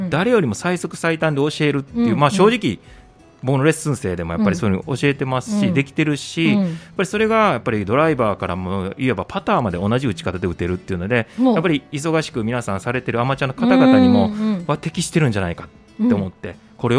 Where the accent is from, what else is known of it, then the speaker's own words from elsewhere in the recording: Nara, Japan; はい、出身は奈良県ですね。